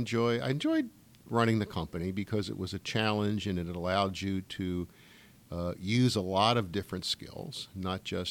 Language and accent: English; Philadelphia, Pennsylvania, United States; born there; Well, I was born in Philadelphia, a small town in eastern Pennsylvania.